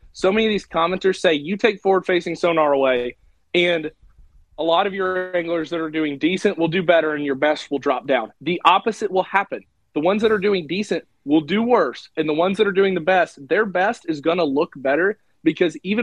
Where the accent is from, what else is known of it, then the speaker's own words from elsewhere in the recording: Illinois, United States; Which, you know, growing up in Illinois and not fishing tournaments from the age of four, I was behind the eight ball really bad in terms of catching up to everybody tournament fishing wise.